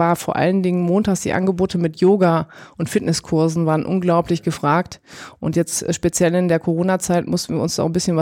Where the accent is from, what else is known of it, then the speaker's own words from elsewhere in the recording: Remscheid, North Rhine-Westphalia, Germany; ich bin ja in Remscheid im Bergischen Land groß geworden. Für mich war dann Duisburg so der nächste Anknüpfungspunkt.